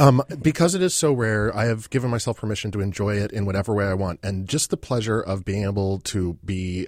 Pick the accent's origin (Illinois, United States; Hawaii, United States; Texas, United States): Texas, United States; I'm from Texas.